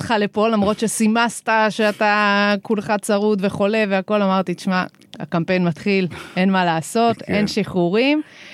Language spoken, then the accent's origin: Hebrew; Jerusalem, Jerusalem District, Israel; אני ירושלמית במקור